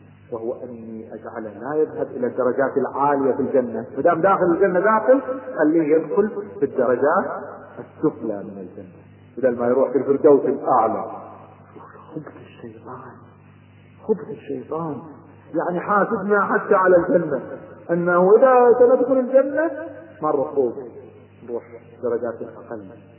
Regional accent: Kuwait; أذكر أحد التجار عندنا في الكويت

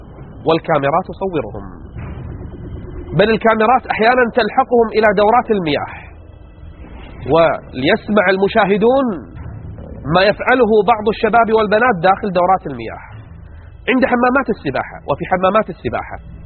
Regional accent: Kuwait; خلونا نعرج على ما يحصل عندنا في الكويت

